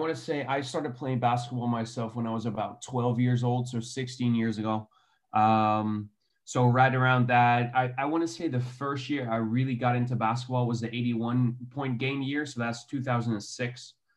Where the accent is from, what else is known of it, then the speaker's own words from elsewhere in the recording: Amsterdam, North Holland, Netherlands; 28 years old. I'm from Amsterdam.